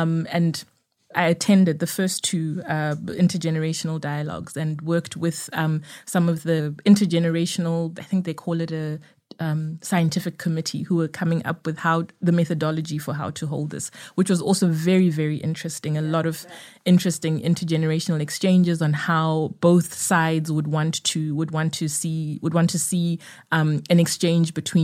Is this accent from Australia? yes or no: no; Zimbabwe; born there; Zimbabwe, which is my home country, country of my birth.